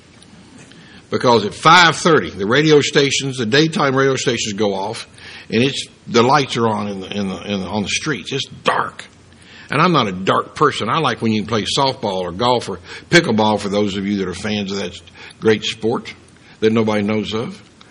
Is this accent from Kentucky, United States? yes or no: yes; Kentucky, United States; I'm from central Kentucky in the mountains of eastern Kentucky.